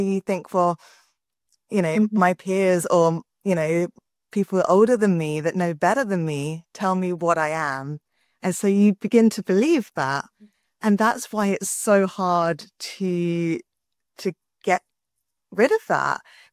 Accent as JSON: {"language": "English", "region": "England", "country": "United Kingdom", "lives_now": "Canada", "said": "I'm originally from England, but I'm currently in Canada."}